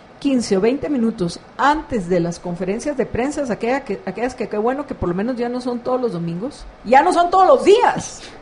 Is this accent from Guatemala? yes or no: yes; Guatemala; más que Guatemala, somos los guatemaltecos.